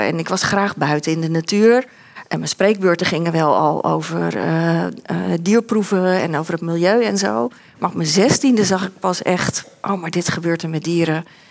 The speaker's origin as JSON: {"language": "Dutch", "town": "Katwijk", "region": "South Holland", "country": "Netherlands", "tie": "born or raised there", "said": "Ja, ik groeide op in Katwijk. Dus dat was niet een dierenrechte bolwerk of zo. Het is gewoon een vissersdorp van oorsprong."}